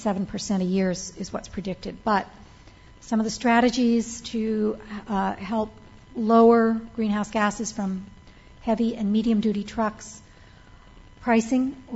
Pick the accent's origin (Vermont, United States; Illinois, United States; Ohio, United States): Vermont, United States; my home state of Vermont, relatively rural state